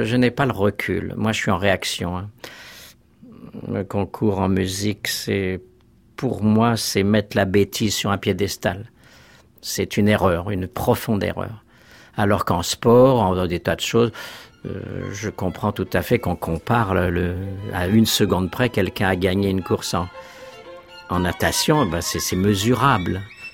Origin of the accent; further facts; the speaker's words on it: Grenoble, Auvergne-Rhône-Alpes, France; born there; je suis né à Grenoble le 7 mai 1947 et je fais chef d'orchestre